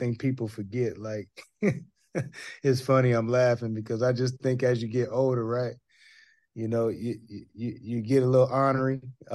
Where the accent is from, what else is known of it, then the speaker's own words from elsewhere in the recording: Portland, Oregon, United States; when I was a young kid growing up in Portland, Oregon